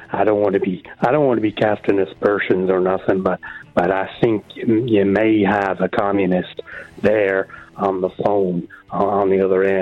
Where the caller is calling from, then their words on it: Manchester, North West England, United Kingdom; I'm calling from Manchester.